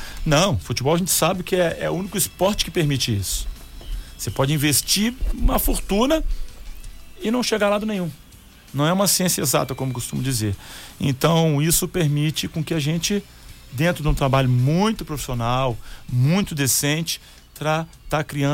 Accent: Rio de Janeiro, Brazil; eu voltei pro Rio de Janeiro, que eu sou natural do Rio de Janeiro.

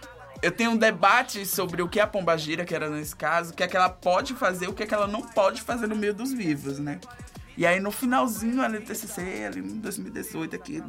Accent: Maceió, Alagoas, Brazil; Eu sempre fui uma figura, assim, durante a minha infância e adolescência ali. Eu venho da periferia de Maceió

